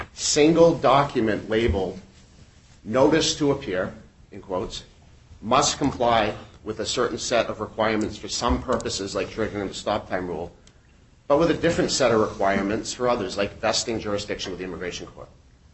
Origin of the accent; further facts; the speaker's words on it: Lewiston, Maine, United States; Now, Justice Cayeta, fellow Mainer, I'm from Lewiston, you'd probably appreciate this.